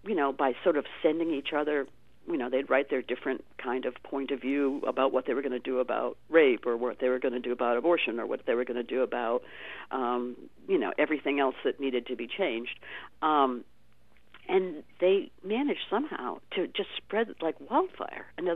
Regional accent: Maine, United States; also born or lived in Boston; But anyway, I grew up in Maine. I joined the women's movement in Boston.

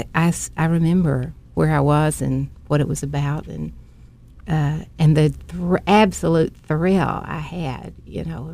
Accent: Kentucky, United States; I've been a folk music follower since I was 14, and then I grew up in Harlan County, so I knew it was from Harlan County

